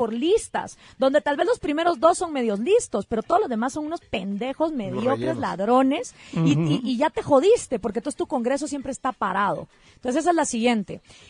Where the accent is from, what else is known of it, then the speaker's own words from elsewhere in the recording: Guatemala; me parece muy injusto que la gente que más trabaja por Guatemala y que le manda dinero a sus familiares de vuelta no tengan el derecho al voto